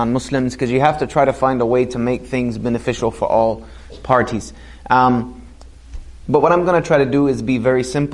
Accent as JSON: {"language": "English", "region": "South Carolina", "country": "United States", "tie": "born or raised there", "moved": "as an adult", "said": "I'm a Southern boy, born and bred in South Carolina. So I know all about Southern. I lost my twang quite a long time ago. I left South Carolina, you know, a very long time ago."}